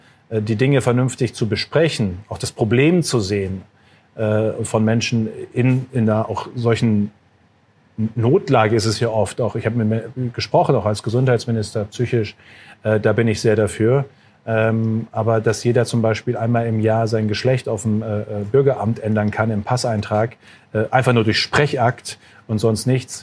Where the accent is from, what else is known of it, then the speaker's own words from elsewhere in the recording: North Rhine-Westphalia, Germany; ich komme aus Nordrhein-Westfalen